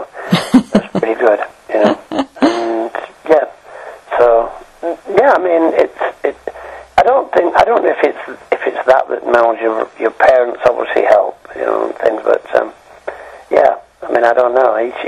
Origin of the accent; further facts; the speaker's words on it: Wakefield, Yorkshire and the Humber, United Kingdom; Well, obviously I'm a Yorkshire boy, from the area around Wickfield, or so West Yorkshire, actually.